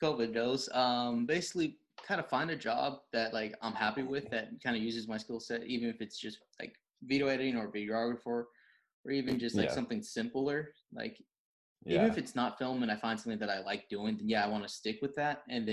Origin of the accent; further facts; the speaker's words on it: Benicia, California, United States; like yeah, growing up in Benicia and all that.